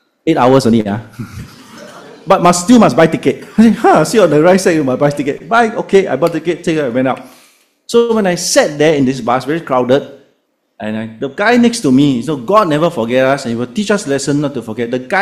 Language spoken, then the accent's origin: English; Singapore; I said, yeah, I told you I'm from Singapore already.